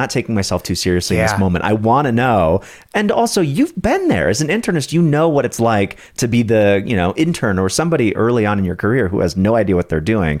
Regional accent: San Diego, California, United States; I grew up in San Diego.

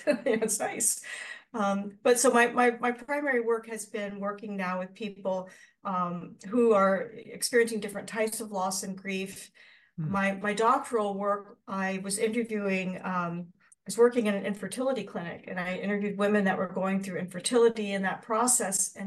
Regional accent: Florida, United States; now in Canada; I'm originally actually from Florida. And so how most people go from Canada down to Florida, I did it the opposite direction.

